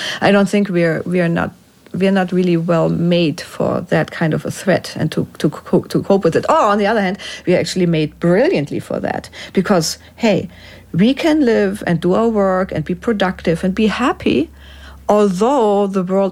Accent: Germany; Well, when I grew up in Germany, we were all freaked out because of nuclear threat.

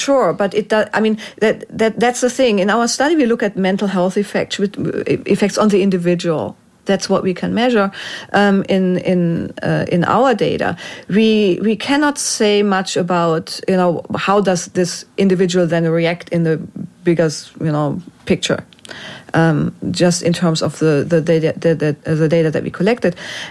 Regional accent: Germany; Well, when I grew up in Germany, we were all freaked out because of nuclear threat.

